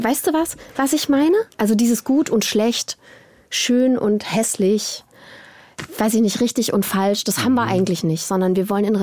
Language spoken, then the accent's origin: German; Tübingen, Baden-Württemberg, Germany; ich komme aus Tübingen, da raus aus dieser kleinen, supergeilen Bubble, wo du ja wirklich voll behütet bist